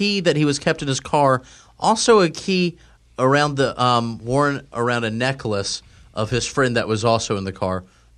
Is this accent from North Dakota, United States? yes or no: no; Louisiana, United States; accent: Louisiana; I'm from Louisiana accent.